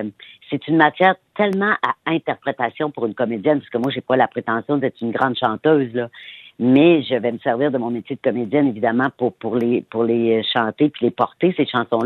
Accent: Petite-Rivière-Saint-François, Quebec, Canada; j'ai été partagée cet été entre Montréal et Charlevoix, parce que moi, je suis native de Petite-Rivière-Saint-François.

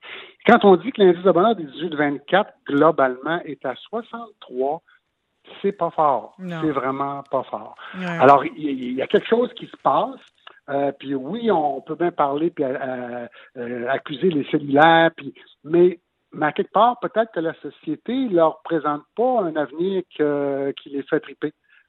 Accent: Quebec, Canada; now in Québec, Canada; Moi, je viens du Saguenay originalement, puis je ne retournerai pas au Saguenay.

